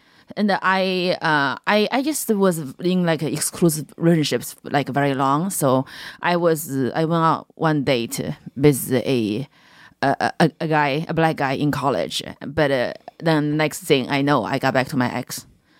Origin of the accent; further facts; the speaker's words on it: China; because I grew up in China and they don't like me in China because my skin's too dark for the Chinese and my face is too squared.